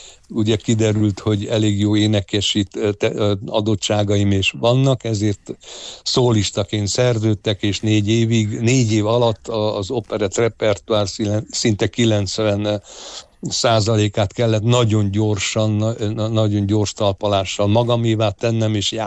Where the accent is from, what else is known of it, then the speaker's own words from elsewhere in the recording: Harghita, Romania; ott nőttem fel, ott érettségiztem